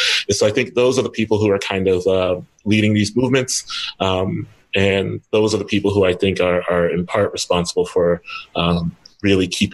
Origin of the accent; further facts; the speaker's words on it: Ohio, United States; I'm from Ohio, you know, birthplace of funk music.